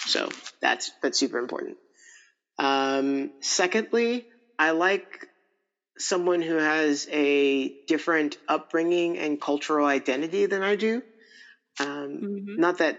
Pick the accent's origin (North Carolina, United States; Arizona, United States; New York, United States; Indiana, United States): Indiana, United States; But it's most of my life it's been because I grew up in Indiana and there's a kind of person here as well.